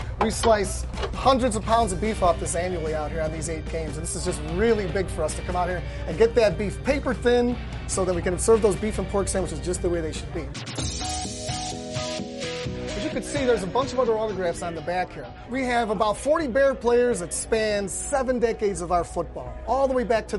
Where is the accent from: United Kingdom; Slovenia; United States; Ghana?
United States; Chicago, Illinois; I grew up about 4 miles away in the Bridgeport area by White Sox Park.